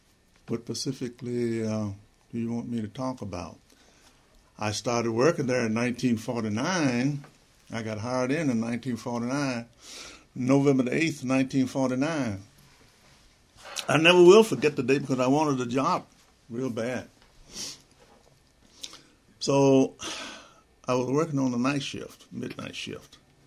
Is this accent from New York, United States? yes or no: no; Arkansas, United States; now in Michigan, United States; No. No. Let's get this straight. Born and raised in Arkansas.